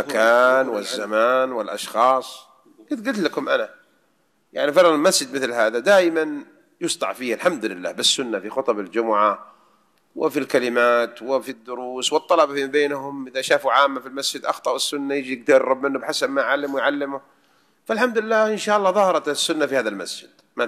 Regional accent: Saudi Arabia; عندنا في المملكة العربية السعودية

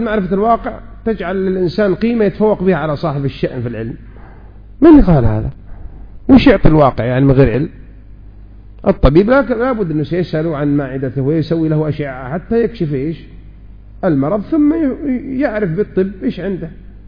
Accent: Saudi Arabia; عندنا في المملكة العربية السعودية

